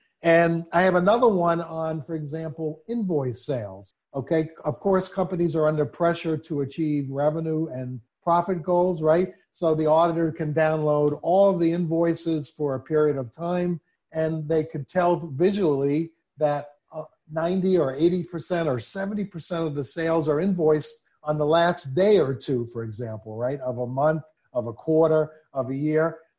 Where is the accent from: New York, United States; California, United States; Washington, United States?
New York, United States; accent: New York; Boy, Phil, that's so hard for me to say, okay, with my New York accent.